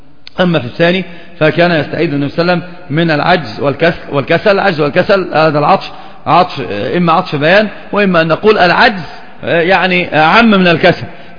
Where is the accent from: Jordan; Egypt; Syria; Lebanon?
Egypt